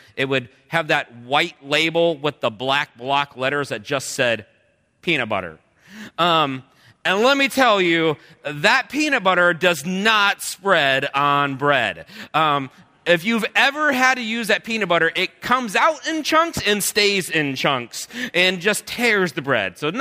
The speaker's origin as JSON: {"language": "English", "region": "Iowa", "country": "United States", "tie": "born there", "also_born_or_lived": "West Virginia", "said": "I was born in Iowa, but my dad had got transferred for work and got transferred over to Parkersburg, West Virginia."}